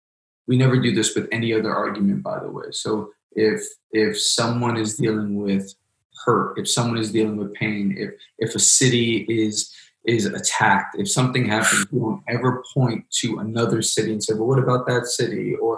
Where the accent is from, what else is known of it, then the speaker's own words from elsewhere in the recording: Queens, New York, United States; I grew up in Queens, New York. Queens, New York was noted by National Geographic as the most diverse place on the planet.